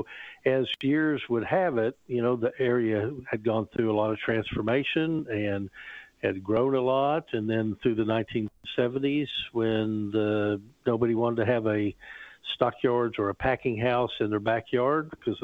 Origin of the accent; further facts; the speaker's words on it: Tulsa, Oklahoma, United States; Well, I grew up in Tulsa and fell in love with the restaurant business when I was a young teen.